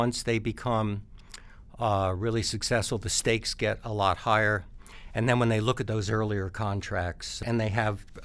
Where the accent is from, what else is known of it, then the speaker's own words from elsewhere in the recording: Florida, United States; now in New York City, United States; I grew up in Florida. I moved to New York City to see what I could do as to writing about music.